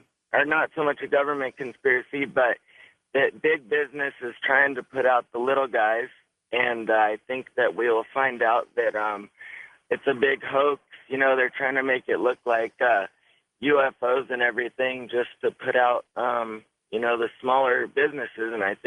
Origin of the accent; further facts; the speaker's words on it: Courtville, California, United States; I'm from Courtville, California.